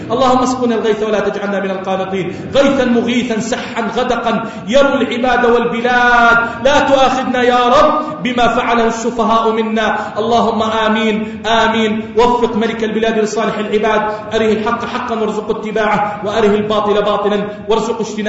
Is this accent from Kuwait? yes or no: no; Jordan; اجعل بلدنا الأردن واحة للأمن والأمان